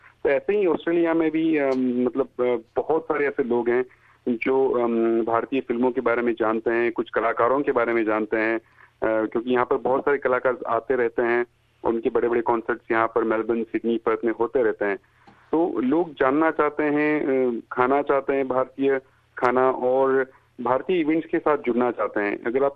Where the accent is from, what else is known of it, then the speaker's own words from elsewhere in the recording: Pune, Maharashtra, India; वैसे तो back home India मैं पूना से हूँ